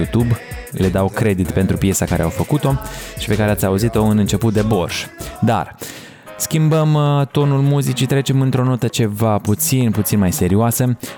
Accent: Romania; Și cum suntem noi așa ca români, o nație de haz de necaziști

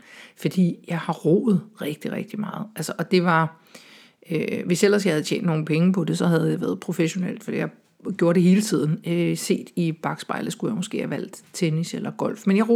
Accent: Søborg, Capital Region of Denmark, Denmark; born there; also born or lived in Bagsværd / Madison, United States; now in Copenhagen, Denmark; Jeg er født i Søborg. Ja, det er det. Og der bor jeg ikke mere. Nu bor jeg i København. Jeg bor på Østerbro. Og jeg bor alle mulige steder. Ja, vi har simpelthen flyttet rigtig meget rundt. Vi har også boet i Bagsvær. Vi har også boet i Wisconsin. I by, der hedder Madison, over i USA.

